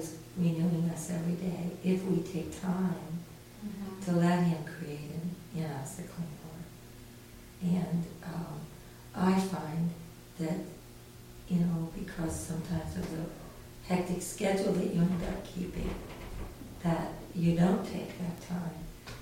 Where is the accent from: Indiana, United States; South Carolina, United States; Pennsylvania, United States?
Pennsylvania, United States; Pittsburgh; I'm from Pittsburgh. I'm a teacher.